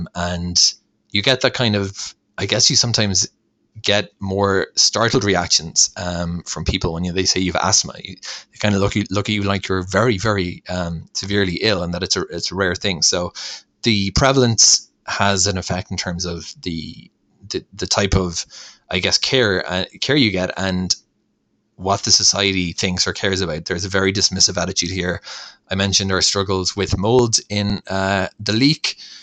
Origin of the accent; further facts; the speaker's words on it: Ireland; But where I grew up in Ireland, asthma was pretty commonplace.